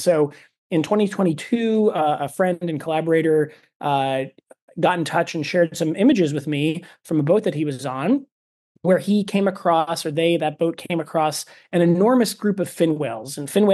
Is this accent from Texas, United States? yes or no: no; New York, United States; So as a kid, I grew up in New York City, one of the suburbs of New York City.